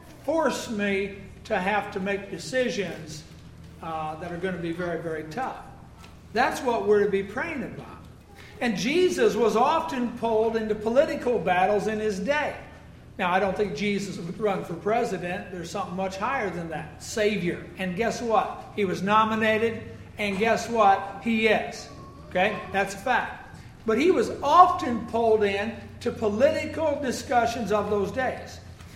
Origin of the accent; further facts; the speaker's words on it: Iowa, United States; I grew up in Iowa. And if you're familiar with Iowa, it's the caucus state.